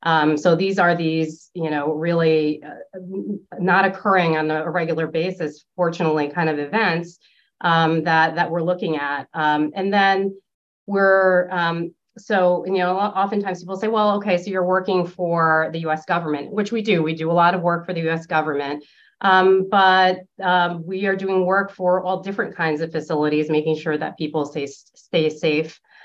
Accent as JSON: {"language": "English", "town": "New York City", "region": "New York", "country": "United States", "tie": "born or raised there", "said": "So when I was a teenager, I felt, and I grew up in New York City, so I really felt this appreciation for the built environment and just how cities worked"}